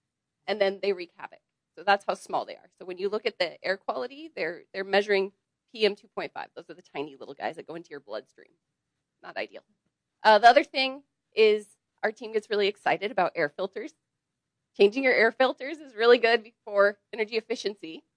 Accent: Edmonds, Washington, United States; also born or lived in Quebec; So I'm from Washington. I grew up in Edmonds.

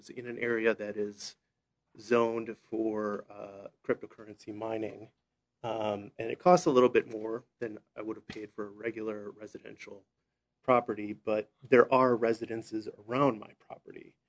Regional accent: California, United States; so I come from the San Francisco Bay Area, and that's served by not a public utility

